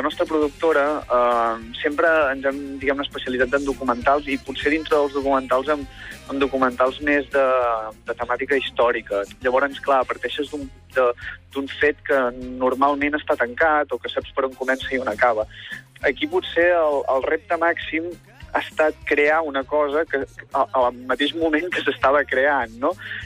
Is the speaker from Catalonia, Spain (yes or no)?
yes; Ripoll, Catalonia, Spain; Jo soc de Ripoll i ells sempre han voltat per allà, la majoria són del Ripollès